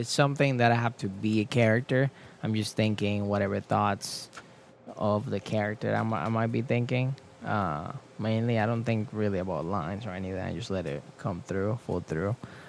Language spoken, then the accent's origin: English; Puerto Rico; also born or lived in Florida; now in United States; I came here from Florida, but I'm originally from Puerto Rico.